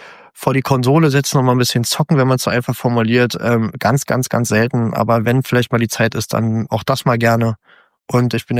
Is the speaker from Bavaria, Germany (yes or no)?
no; Berlin, Germany; ich bin im Süden von Berlin groß geworden.